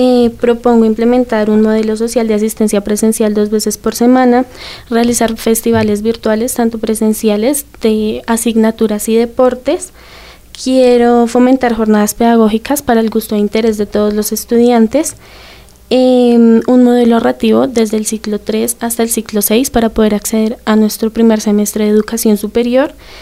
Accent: Bogotá, Colombia; tengo 17 años, soy de Bogotá

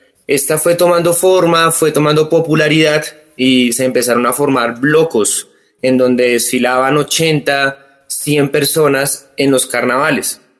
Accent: Colombia; lo que somos como colombianos

